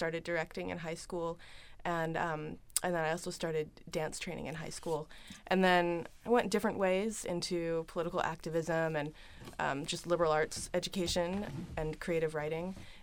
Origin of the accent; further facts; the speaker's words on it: Pacific Northwest, United States; now in Bay Area, United States; And I grew up in the Pacific Northwest in a family that really cares about the natural surroundings that we were living